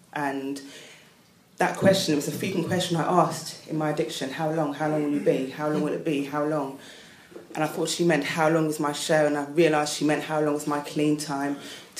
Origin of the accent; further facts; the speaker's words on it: Coventry, West Midlands, United Kingdom; born there; now in London, United Kingdom; I was born in Coventry, by the way, as well. So I'd left there, come to London, and I've always wanted to be in London